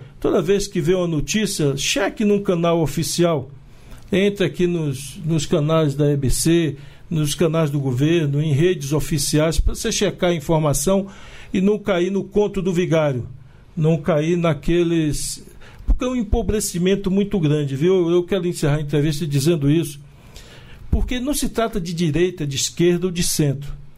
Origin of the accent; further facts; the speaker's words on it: Brazil; Como eu vim lá da Liberdade, num bairro popular